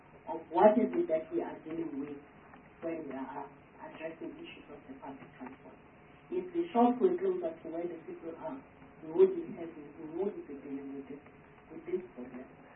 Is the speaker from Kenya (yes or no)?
no; Harding, KwaZulu-Natal, South Africa; born there; I was born in Harding in the rural area.